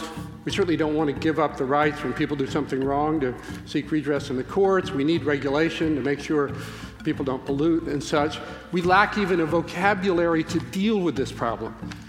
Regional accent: the South, United States; born or raised there

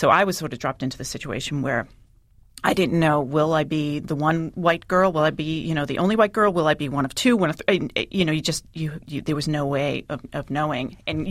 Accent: Boston, Massachusetts, United States; Well, being an Irish Catholic girl from Boston, I was sort of like, "Huh, doesn't that make me inherently racist in a way?"

